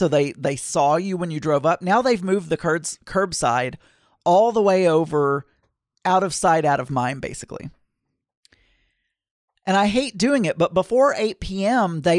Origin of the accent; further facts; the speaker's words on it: the South, United States; And I grew up in the South with fried food and burgers